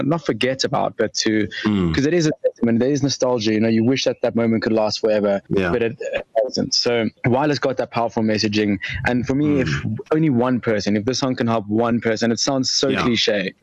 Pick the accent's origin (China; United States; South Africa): South Africa; we as South African population are coming out of lockdown in the world.